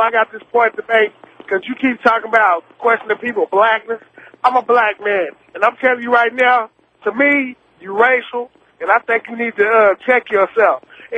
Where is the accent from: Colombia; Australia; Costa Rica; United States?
United States; Southern United States; Man, one of them, baby. I'm from the Dirty South. Hey, you better ask somebody about something about the Dirty South.